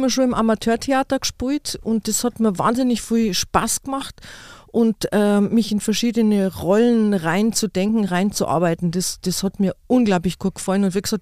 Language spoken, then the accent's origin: German; Giersing, Bavaria, Germany; Also das ist wirklich meine Heimat. Und wie gesagt, ich bin ein echtes Giersinger-Mädel. Ich bin in Giersing aufgewachsen und bin auch da geboren bei meinen Eltern im Schlafzimmer.